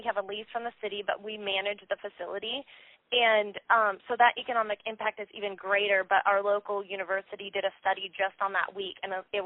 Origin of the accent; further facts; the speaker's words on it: Salinas, California, United States; I grew up in Salinas and have attended the event my whole life.